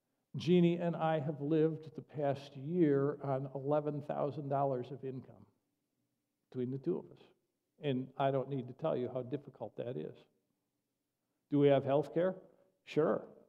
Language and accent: English; Webster, New York, United States; although I grew up in Webster, New York, I spent all my weekends down near Letchworth State Park.